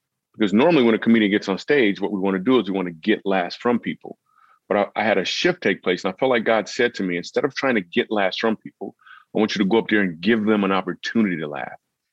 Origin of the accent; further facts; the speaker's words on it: Grand Rapids, Michigan, United States; So I grew up in Grand Rapids, Michigan